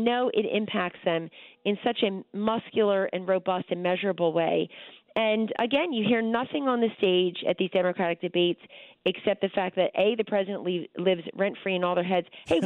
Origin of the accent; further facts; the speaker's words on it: Philadelphia, Pennsylvania, United States; accent: Philly; You tell my Philly accent, water, in California and elsewhere.